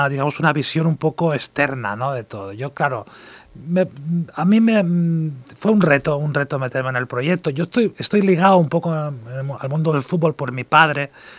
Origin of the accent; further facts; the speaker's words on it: Balearic Islands, Spain; Yo soy mallorquín.